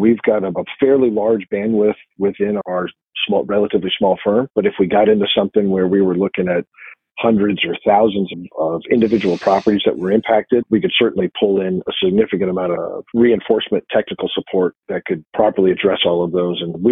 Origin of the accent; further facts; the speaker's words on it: Michigan, United States; born there; So first off, I was born in Michigan and I've been a big Go Blue fan my whole life.